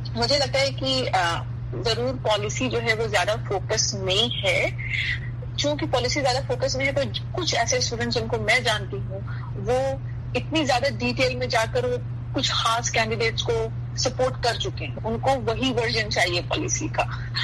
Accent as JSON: {"language": "Urdu", "country": "India", "tie": "born or raised there", "said": "میں تو انڈیا میں بڑی ہوئی ہوں تو میں وہاں کے بارے میں بات کر سکتی ہوں"}